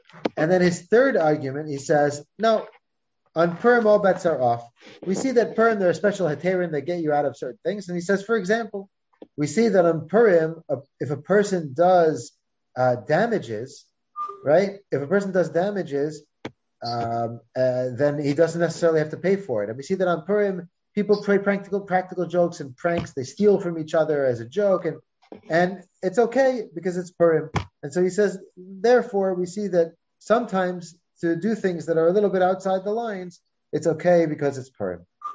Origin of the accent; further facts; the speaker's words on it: United States; accent: American; it wasn't my American accent that was messing up